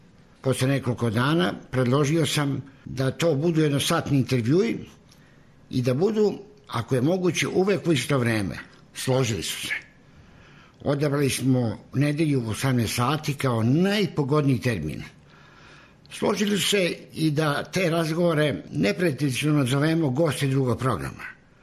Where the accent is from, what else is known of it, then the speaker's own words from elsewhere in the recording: Valjevska Kamenica, Kolubara District, Serbia; ja sam iz Valjevske kamenice koji Vule Pupavac i on mi je stric po ženskoj liniji.